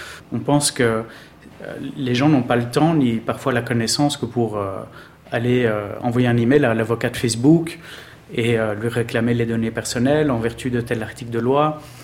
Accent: Belgium; now in Switzerland; je suis belge vivant en Suisse, diplômé d'école de commerce.

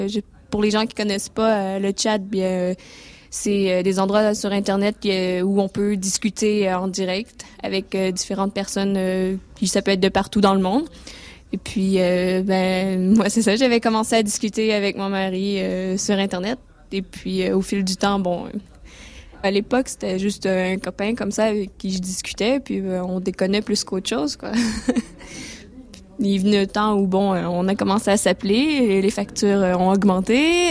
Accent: Quebec, Canada; moved away as an adult; now in Parthenay, France; je suis québécoise et je vis à Parthenay depuis le 30 juin 1998, parce que j'ai rencontré mon époux sur Internet.

